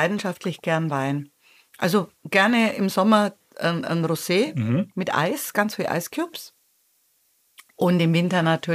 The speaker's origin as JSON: {"language": "German", "region": "Bavaria", "country": "Germany", "said": "ich komme aus Bayern. Ich habe also als 3-4-Jährige schon gejodelt."}